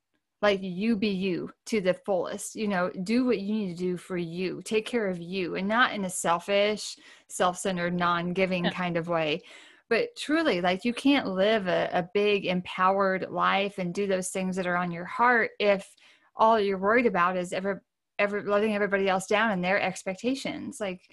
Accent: Illinois, United States; Okay, I grew up in Illinois, so not Chicago, but South.

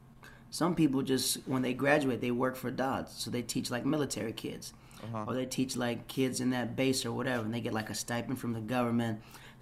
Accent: Brunssum, Limburg, Netherlands; I grew up in this place called Brunsum. It's like I lived there for like 6 or 7 years. It's an area on the southern side of the Netherl

